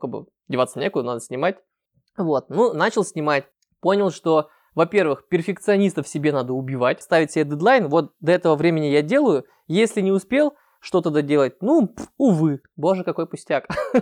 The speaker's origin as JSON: {"language": "Russian", "region": "Ural", "country": "Russia", "accent": "Ural", "said": "у меня мой уральский говор, который съедает все буквы, говорит очень быстро"}